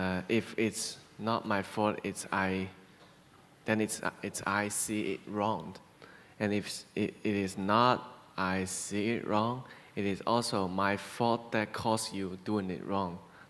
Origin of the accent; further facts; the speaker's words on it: China; English is a second language; So in China, I come from China.